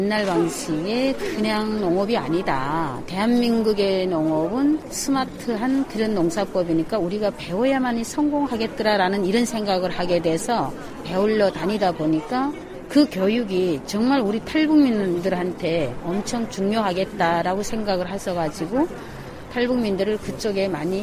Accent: Aoji, North Hamgyong, North Korea; now in South Korea; 이런 식으로 정말 청정농원이 제가 살고 있는 아오지 제 고향이고요.

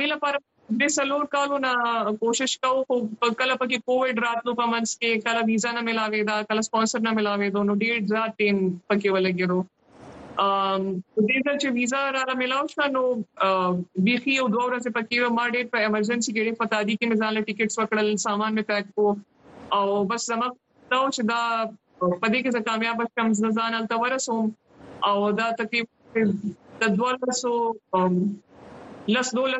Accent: Pakistan; زه اولنۍ پاکستانی یم

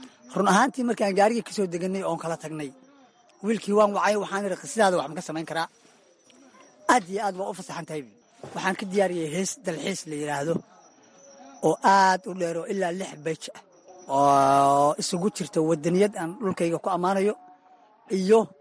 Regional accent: Lower Juba, Somalia; also born or lived in Galgaduud; waxaan ku koray sida jubbada hoose ilaa iyo gobollada dhexe.

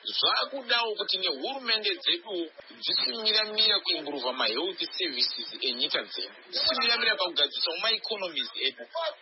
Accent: Cape Town, Western Cape, South Africa; I'm from Cape Town, South Africa.

